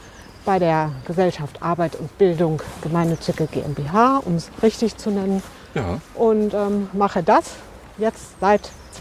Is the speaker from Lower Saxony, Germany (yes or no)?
no; Bochum, North Rhine-Westphalia, Germany; born there; now in Bottrop, Germany; Ich bin noch 51 Jahre alt. Wohne seit 2012 in Bottrop. Bin gebürtige Bochumerin.